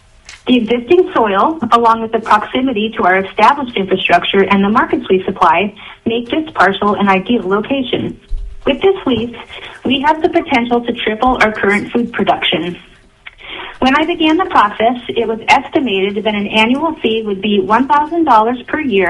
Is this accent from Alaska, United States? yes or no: yes; Alaska, United States; born or raised there